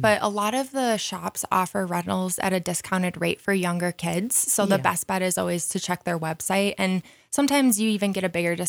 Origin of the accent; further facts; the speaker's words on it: Wisconsin, United States; moved away; I'm also originally from Wisconsin, so I know exactly what you're talking about.